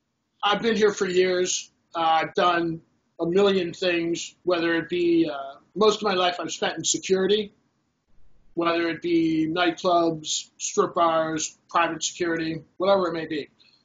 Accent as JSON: {"language": "English", "town": "Los Angeles", "region": "California", "country": "United States", "lives_now": "Cleveland, United States", "said": "I live in Cleveland, Ohio. I'm originally from Los Angeles."}